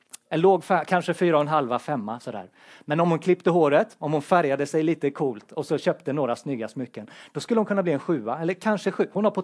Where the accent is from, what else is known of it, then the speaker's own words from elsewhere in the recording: Tranås, Jönköping County, Sweden; med ungdomskören i Tranås där jag växte upp. Så jag är också smålänning i grunden.